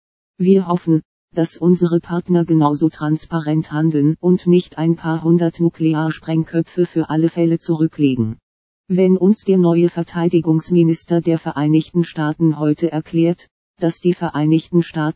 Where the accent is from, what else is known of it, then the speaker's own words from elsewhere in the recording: Russia; German is a second language; wie man bei uns in Russland sagt, als ob man mit der rechten Hand ans linke Ohr fassen würde.